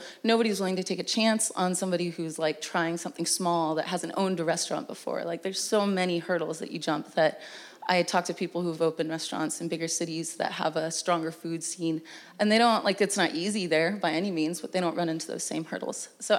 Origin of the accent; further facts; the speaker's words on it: Napa, California, United States; also born or lived in San Francisco / Los Angeles; now in San Diego, United States; I lived in San Francisco for 5 years. And before that, I lived in LA for 5 years. And before that, I grew up in Napa.